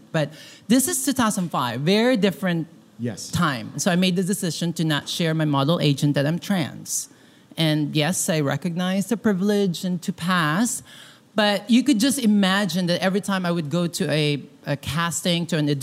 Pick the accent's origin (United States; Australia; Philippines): Philippines; I think because I grew up in the Philippines where we actually have a culture of trans beauty pageant on TV.